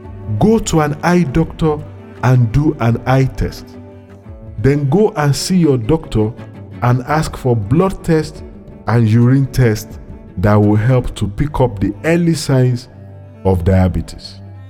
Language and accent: English; Nigeria; We can, as parents, as Nigerian citizens, when we organize ourselves, influence the local government, the state government, and federal government